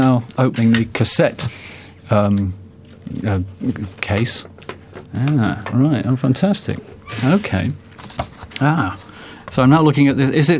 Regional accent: Leicester, East Midlands, United Kingdom; I'm from Leicester.

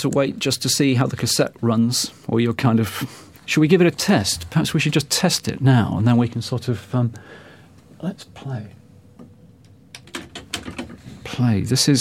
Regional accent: Leicester, East Midlands, United Kingdom; This is quite extraordinary because I come from Leicester and I'm racking my brains trying to think which boutique that could possibly have been.

